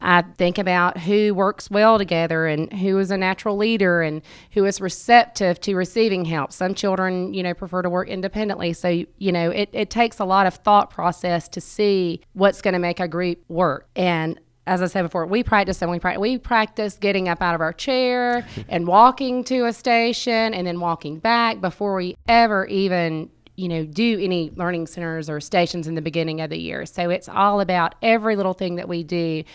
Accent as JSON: {"language": "English", "town": "Hawkinsville", "region": "Georgia", "country": "United States", "said": "I am from Hawkinsville, so this is actually the elementary school I went to as a little girl."}